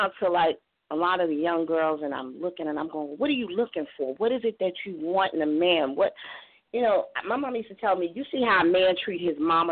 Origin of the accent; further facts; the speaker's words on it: New York, United States; now in Savannah, United States; I'm from New York, but I live in Savannah.